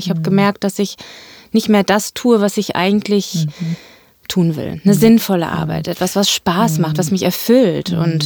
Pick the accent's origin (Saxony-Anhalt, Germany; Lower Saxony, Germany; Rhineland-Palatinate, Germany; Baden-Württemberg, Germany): Lower Saxony, Germany; Göttingen; now in Hamburg, Germany; ich... Ich komme aus Göttingen, das ist meine Heimatstadt. Mhm. Und mittlerweile lebe ich seit 13 Jahren in Hamburg